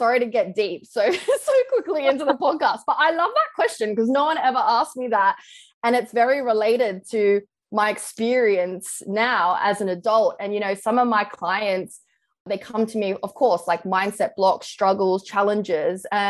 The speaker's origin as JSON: {"language": "English", "country": "Australia", "tie": "born or raised there", "said": "So I actually wanted to be a professional tennis player."}